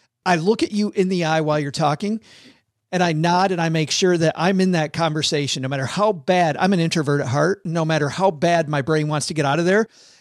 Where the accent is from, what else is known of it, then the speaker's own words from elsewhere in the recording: Kalamazoo, Michigan, United States; Well, yeah, I'm a Spartan. And I grew up in Kalamazoo.